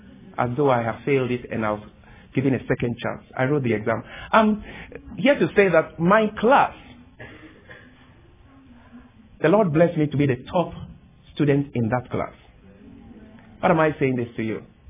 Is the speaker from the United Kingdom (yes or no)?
no; Ghana; Even as I speak, in my home country, Ghana, the court has ruled that Adventists or anyone else have to write exams on the Sabbath.